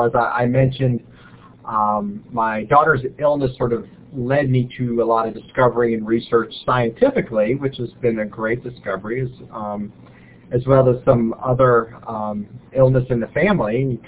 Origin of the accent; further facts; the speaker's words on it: Maryland, United States; now in Richmond, United States; They're in Inner Harbor. I grew up in Maryland. And a huge Baltimore Orioles fan.